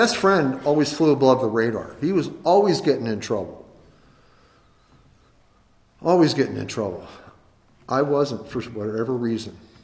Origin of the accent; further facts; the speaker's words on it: Delaware, United States; grew up in a small town on the East Coast in the state of Delaware. Everything's small in Delaware. My hometown was 2,500 people. And we lived right on the river.